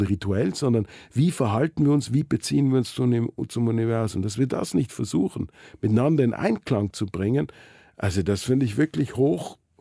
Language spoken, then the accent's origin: German; Tyrol, Austria; ich als Tiroler, für mich waren die Berge immer das große Gegenüber.